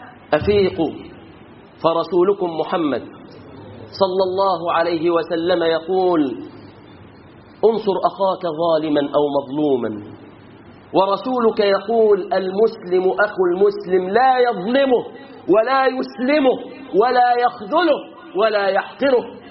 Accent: Egypt; اللهم احفظ بلادنا مصر من الغلاء، واحفظ بلادنا مصر من الوباء، واحفظ بلادنا مصر من القتل وتناثر الأسلاء.

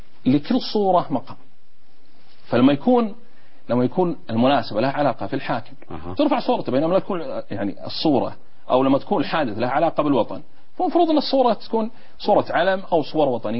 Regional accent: Najd, Saudi Arabia; ولا بالأخير أنا من نجد يعني

